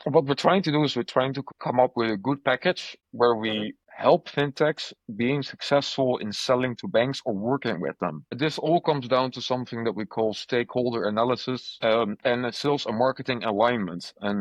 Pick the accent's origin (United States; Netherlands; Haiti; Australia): Netherlands; If I would walk on the street in the Netherlands, in my hometown, and I would start talking smack about blockchain to some random shop owner, he's just going to look at me like, I don't get it, you know?